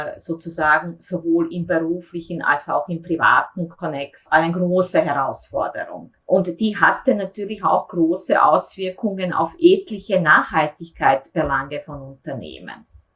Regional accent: Sarajevo, Sarajevo Canton, Bosnia & Herzegovina; moved away as an adult; now in Vienna, Austria; Weil nach der Matura bin ich nach Wien gekommen, bin auch da geblieben.

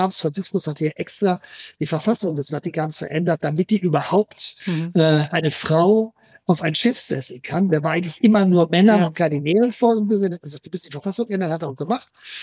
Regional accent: Trentino-Alto Adige, Italy; Sagt ich, bin aus Südtirol.

